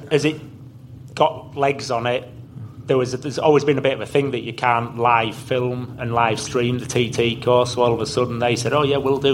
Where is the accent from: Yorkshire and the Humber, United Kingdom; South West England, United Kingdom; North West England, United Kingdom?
Yorkshire and the Humber, United Kingdom; I'm from Yorkshire.